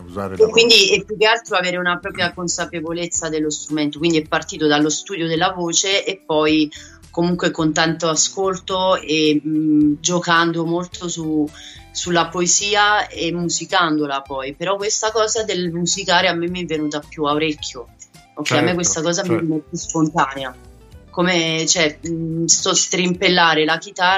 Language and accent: Italian; Potenza, Basilicata, Italy; also born or lived in Viterbo; now in Grosseto, Italy; e mi sono trasferita da Potenza, dalla Basilicata, fino a Viterbo, per poi arrivare a Grosseto.